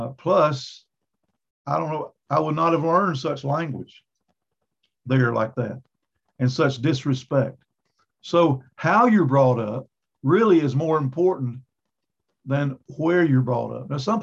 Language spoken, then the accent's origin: English; Tryon, North Carolina, United States; There, I grew up in Tryon. I think it was a blessing.